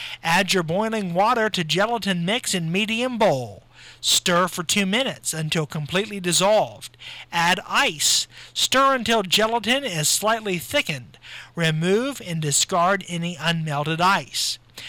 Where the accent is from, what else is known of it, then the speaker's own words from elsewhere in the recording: Waldo, United States; Yes, indeed, Waldo's my hometown village